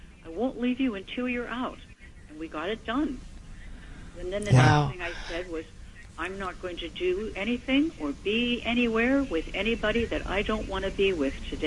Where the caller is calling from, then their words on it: New York City, New York, United States; West 73rd Street, Manhattan, center of the universe.